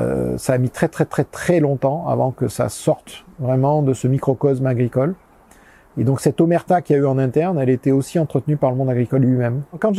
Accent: Southern France, France; born there; also born or lived in Canada; Je suis né dans le sud de la France, là où j'habite maintenant. Donc je suis revenu après avoir quitté cette région pendant beaucoup d'années.

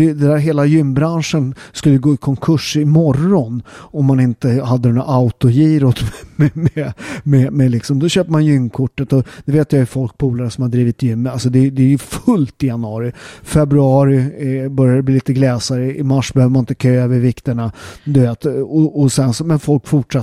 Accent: Sweden; eftersom jag är född och uppväxt i Sverige och min mamma är ju halvsvensk. Så jag har ju liksom den svenska kulturen, men jag har ju väldigt tydligt den syditalienska kulturen som skiljer sig.

